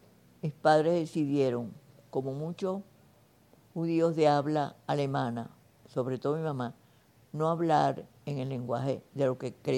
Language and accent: Spanish; Venezuela; creo que nosotros, los venezolanos, no nos dimos cuenta que con la independencia, que fue muy rápido, desaparecieron los españoles de Venezuela